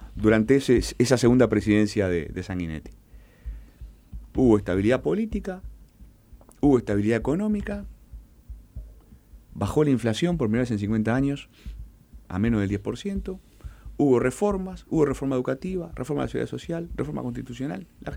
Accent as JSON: {"language": "Spanish", "country": "Uruguay", "tie": "born or raised there", "said": "Yo al menos me crié en ese Uruguay"}